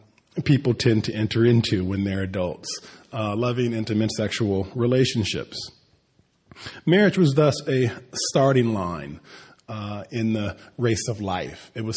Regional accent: Cleveland, Ohio, United States; In my own family, who I grew up in Cleveland, Ohio, I had lots of relatives who did not go to college.

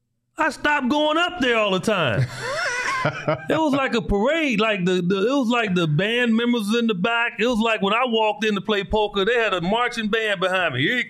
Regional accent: Chicago, Illinois, United States; Man, do you know I grew up in Chicago? I was worried about dudes walking around with guns.

